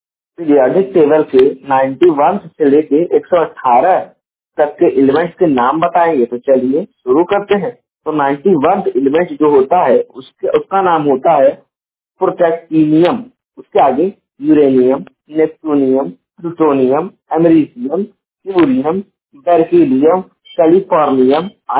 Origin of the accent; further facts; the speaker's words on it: Jaunpur, Uttar Pradesh, India; और मैं उत्तर प्रदेश के जौनपुर जिले का निवासी हूँ